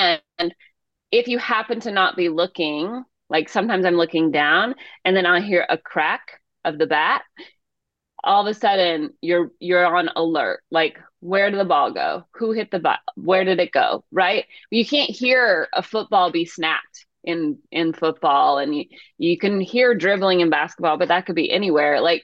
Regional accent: California, United States; born there; I was born in the East Bay. Like all my family was Oakland A's fans.

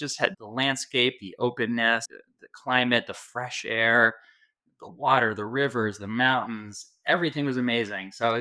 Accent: Arizona, United States

